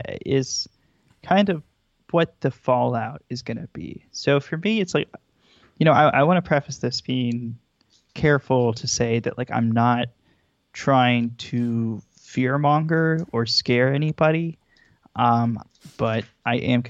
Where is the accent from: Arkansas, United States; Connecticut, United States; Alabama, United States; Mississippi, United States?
Arkansas, United States; I grew up in Arkansas. A lot of our representatives are kind of like that.